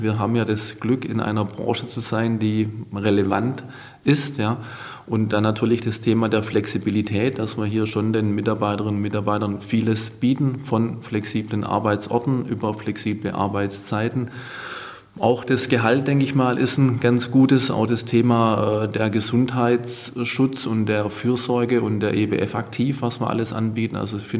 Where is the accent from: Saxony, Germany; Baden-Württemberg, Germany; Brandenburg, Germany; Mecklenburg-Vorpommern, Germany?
Baden-Württemberg, Germany; Wir kommen ja aus dem Schwarzwald